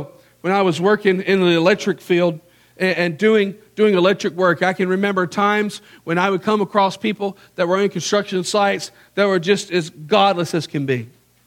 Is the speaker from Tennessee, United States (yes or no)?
yes; Memphis, Tennessee, United States; Sorry, I grew up in Memphis. That kind of stuff happened.